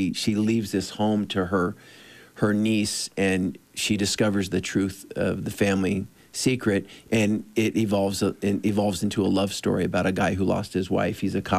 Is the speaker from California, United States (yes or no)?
yes; Dana Point, California, United States; I'm from Southern California, Dana Point, and when I was 17, I was coming out of the water one day after a surfing session